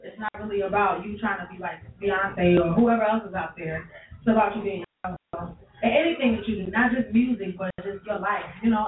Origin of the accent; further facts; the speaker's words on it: Richmond, Virginia, United States; I'm from Richmond, 804.